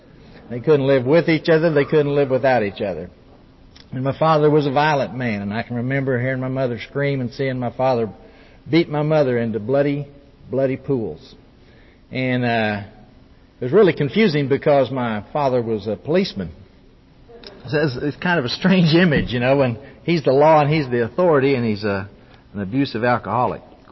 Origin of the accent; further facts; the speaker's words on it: Oklahoma, United States; now in Dallas, United States; It started back in Oklahoma. I grew up in Oklahoma. Was raised there. Lived most of my whole life in Oklahoma. Live in Dallas now, but I've been there 9 years. But till then, I lived in Oklahoma.